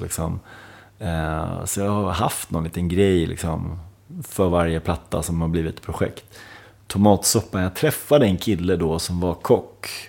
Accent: Ludvika, Dalarna County, Sweden; also born or lived in Stockholm / Norrtälje; Sen flyttade vi runt lite grann till olika små orter, inte i Dalarna. Så jag hamnade i Dalarna först när jag var 5 år.

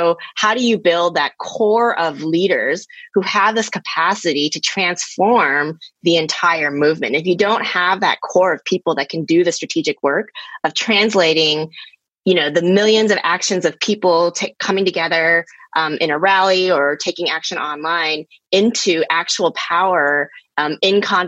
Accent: Texas, United States; I grew up in Texas, which is a pretty conservative southern state in the United States.

